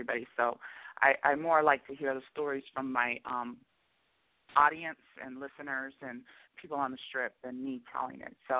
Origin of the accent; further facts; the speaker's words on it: California, United States; also born or lived in Oklahoma; no, I'm from the West Coast, Northern California. I lived in, I call it the Midwest, but it was Oklahoma. So I lived a lot of the time in Oklahoma as well growing up.